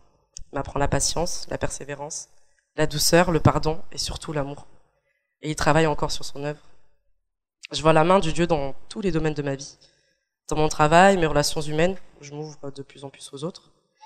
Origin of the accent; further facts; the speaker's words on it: Toulouse, Occitanie, France; j'ai 24 ans et je suis originaire de Toulouse. J'ai deux grands frères et on a grandi dans une famille protestante réformée malgache.